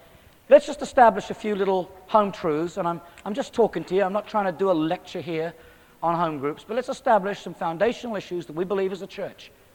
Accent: Australia; I'm an Australian. Alrighty. I request the forgiveness of all Australians present.

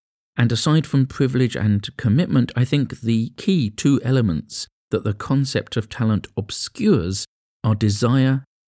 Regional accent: Edmonton, London, United Kingdom; I'm from North London. All right, North East London, but still. Proud to say, I was born in London's stabbiest borough, and 55 years later it still holds that crown.

